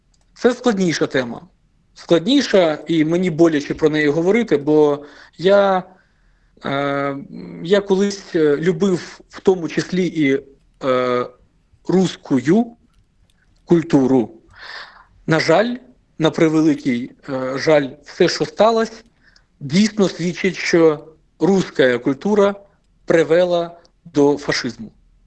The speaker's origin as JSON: {"language": "Ukrainian", "region": "Crimea", "country": "Ukraine", "said": "я як кримчанин мріяв і хотів, але у складі України"}